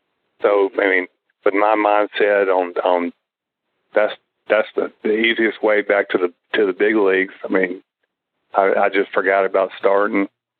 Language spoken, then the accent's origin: English; the South, United States; And me growing up in the South, and all my friends are Braves fans